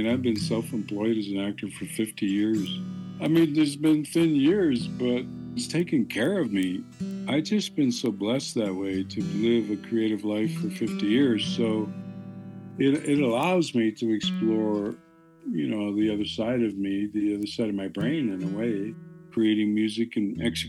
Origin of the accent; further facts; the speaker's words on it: Six Nations, Ontario, Canada; I said in my Cayuga language, I'm from Six Nations along the Grand River, about 18 miles west of Hamilton, Ontario.